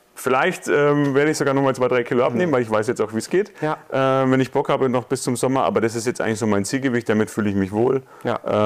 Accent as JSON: {"language": "German", "region": "Bavaria", "country": "Germany", "said": "Ich komme aus der Nähe von Nürnberg, bin Betriebsleiter in einem Maschinenbauunternehmen, habe zwei Kinder"}